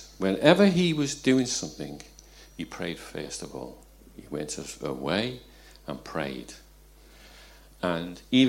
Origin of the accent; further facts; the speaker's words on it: Liverpool, North West England, United Kingdom; born there; now in Wirral, United Kingdom; Being a Scouser, and lots of people have found that out, but I'll tell everybody here now that I am. I was born in Liverpool, within a mile of the Bell Bells, you know, so I am truly a born-again Liverpudlian. I don't necessarily speak Scouse, but I can do it if need be. But I live in Wirral now.